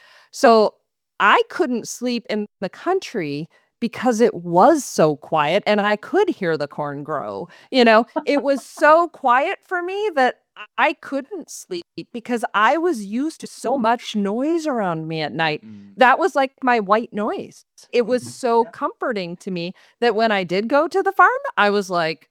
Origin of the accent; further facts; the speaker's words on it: Rochester, Minnesota, United States; And so I grew up in Rochester, Minnesota, and my house did not have air conditioning, did not have central air.